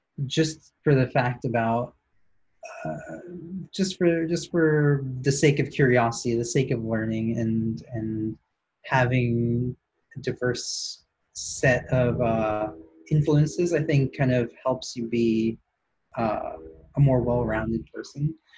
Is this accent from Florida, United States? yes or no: no; New York, United States; I also liked that I grew up in New York. So NYU was pretty close to home, to my parents' house.